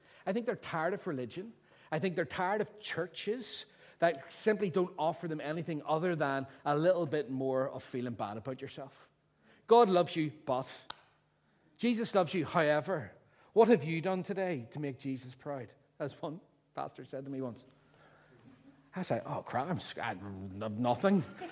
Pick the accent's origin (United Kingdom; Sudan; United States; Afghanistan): United Kingdom; Northern Ireland; for those of us who can remember growing up in the Troubles?